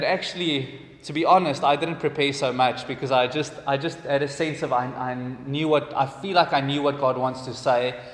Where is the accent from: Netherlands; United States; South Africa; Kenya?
South Africa; Boksburg, Gauteng; I come from Boksburg. Okay. It's out.